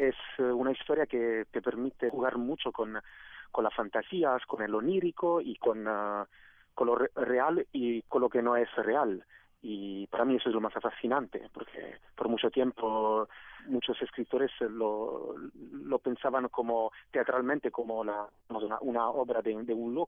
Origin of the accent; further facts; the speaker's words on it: Italy; Spanish is a second language; En mi país siempre ha sido como más poético, porque en España el Quijote lo encontramos en muchos lugares, como dibujos animados, como para niños, para en Italia, no sé, yo siempre lo he vivido como algo idealista